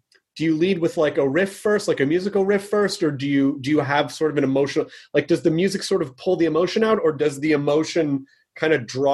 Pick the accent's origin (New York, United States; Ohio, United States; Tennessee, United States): Tennessee, United States; Memphis; I miss Nashville. Nashville's such, I grew up in Memphis.